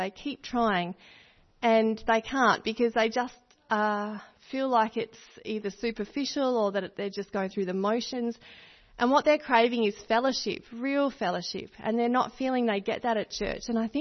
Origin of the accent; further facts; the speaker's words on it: Australia; We talk about in Australia that we've got this Aussie mateship. You know, we're quite proud of being Australian and that we're real matey with each other.